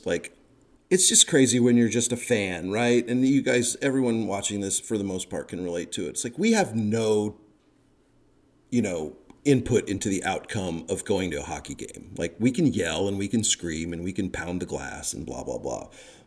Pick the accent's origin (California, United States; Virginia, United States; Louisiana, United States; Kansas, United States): California, United States; Los Angeles; and then a fan of the Kings, my hometown. I lived in L.A. for 20-whatever years